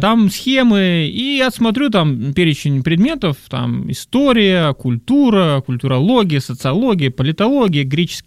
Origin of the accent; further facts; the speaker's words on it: Lviv, Lviv Oblast, Ukraine; born there; Это все Западная Украина, напомню, я вот родился там, во Львове